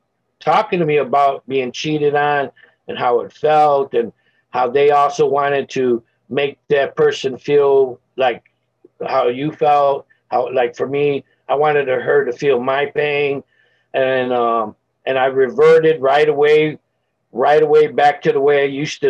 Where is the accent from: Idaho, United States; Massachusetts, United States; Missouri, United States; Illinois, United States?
Illinois, United States; Chicago; also born or lived in Dallas; This is the fourth major move. I was born and raised in Chicago with 3 years clean. I went to Dallas.